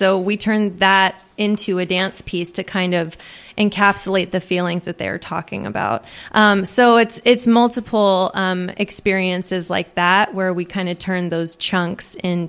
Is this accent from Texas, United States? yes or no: yes; Austin, Texas, United States; I grew up here in Austin